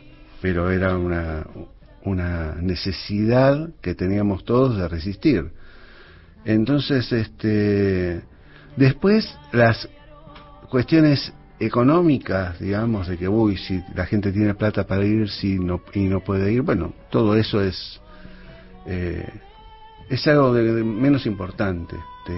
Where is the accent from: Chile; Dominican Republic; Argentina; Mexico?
Argentina; nosotros como los argentinos